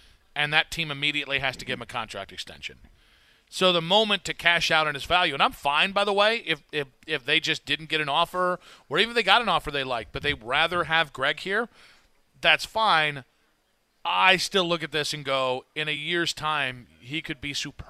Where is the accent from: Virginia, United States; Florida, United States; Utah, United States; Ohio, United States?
Ohio, United States; Akron; also born or lived in Wadsworth; So when I grew up in Akron or Wadsworth, it was quite easy to get there.